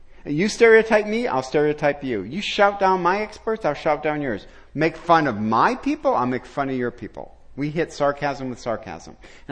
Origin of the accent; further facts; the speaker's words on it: Detroit, Michigan, United States; So I'm from Detroit